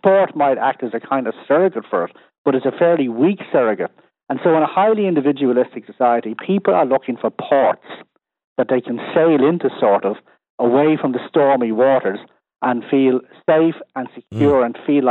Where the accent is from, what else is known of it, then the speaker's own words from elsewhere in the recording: Ireland; So the experience that we had of growing up in Ireland is extremely different from the experience of somebody who was born, you know, in the year 2000.